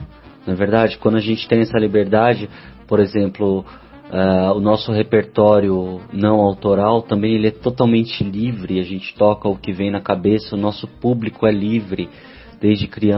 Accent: São Paulo, Brazil; Eu sou paulistano, cresci na zona norte de São Paulo, na Vila Amália

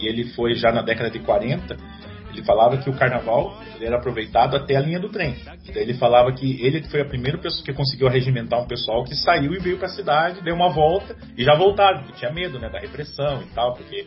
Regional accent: Curitiba, Paraná, Brazil; also born or lived in Dourados; Meu pai nascido em Aquidauana, ele conheceu minha mãe em Campo Grande, e eu nasci em Dourados, daí isso em 1980. Por volta de 84, quando meu irmão mais novo nasceu, a gente veio para Curitiba.

